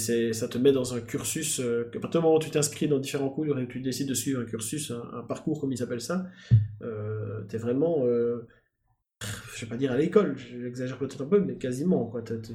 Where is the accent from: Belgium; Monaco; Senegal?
Belgium; parce que moi je suis belge, hein, tout le monde doit commencer à savoir